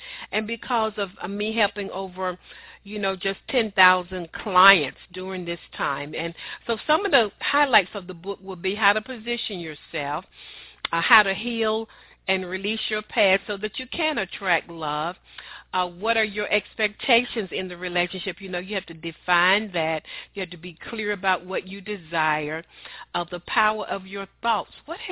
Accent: Tennessee, United States; So you're in my home state of Tennessee, is that correct?

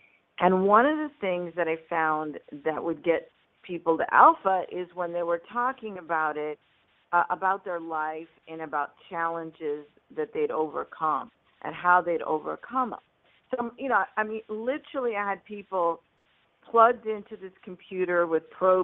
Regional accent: India; I'm an immigrant from India, grew up around entrepreneurs.

